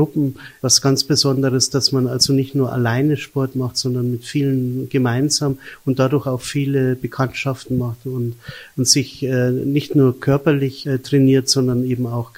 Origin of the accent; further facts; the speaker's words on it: Munich, Bavaria, Germany; dass ich bin ja in München aufgewachsen